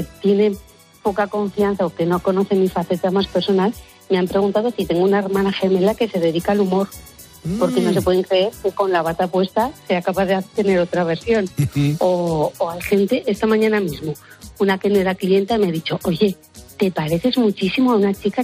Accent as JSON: {"language": "Spanish", "region": "Aragon", "country": "Spain", "said": "porque soy muy insistente, como buena maña, cabezota"}